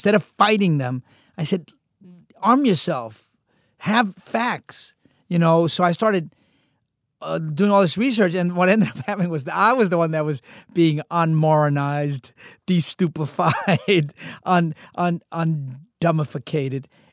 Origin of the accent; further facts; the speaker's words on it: Jackson Heights, New York, United States; Yeah, I grew up in Jackson Heights, Queens. Yeah. My mom stomped for her.